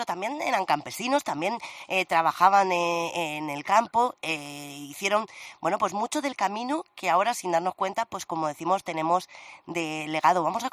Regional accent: Cartagena, Region of Murcia, Spain; En mi tierra, en Cartagena, tenemos un montón de actividades que nos recuerdan continuamente nuestro pasado romano

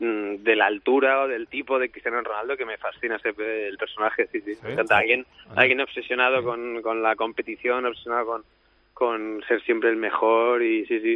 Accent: Madrid, Community of Madrid, Spain; yo soy madrileño y soy del Barça

